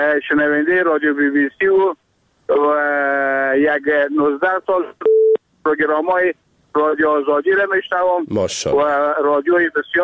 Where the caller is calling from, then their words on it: Iran; از ایران صحبت میکنم با شما